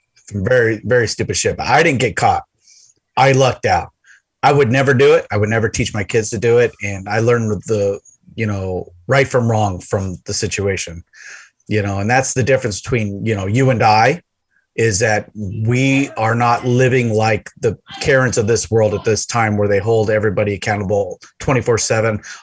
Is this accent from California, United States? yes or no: yes; San Diego, California, United States; I grew up in San Diego as a little kid, and you know what they had?